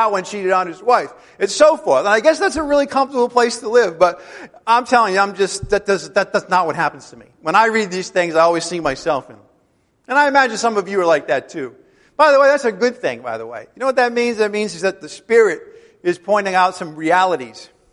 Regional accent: Ireland; In other words, if I'm born Irish, which I was, well, I'm Irish today.

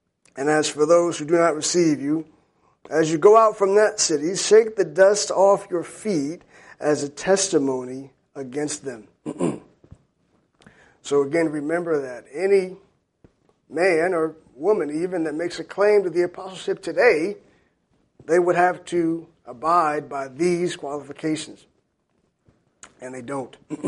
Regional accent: Jacksonville, Florida, United States; growing up in Jacksonville, where I'm from, many men would call themselves an apostle.

